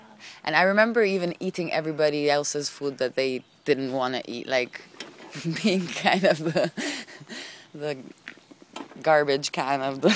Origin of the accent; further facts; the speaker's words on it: Rome, Lazio, Italy; I grew up in Rome. Yeah. I did.